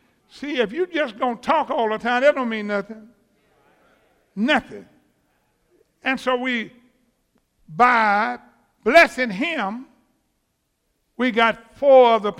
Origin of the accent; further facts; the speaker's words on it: United States; But I'm an American. They hired me.